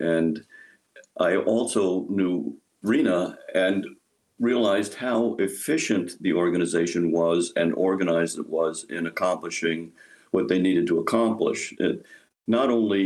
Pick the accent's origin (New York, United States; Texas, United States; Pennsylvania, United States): New York, United States; Bronx; I grew up in the Bronx and ended up living in Nirvana, which is Wisconsin.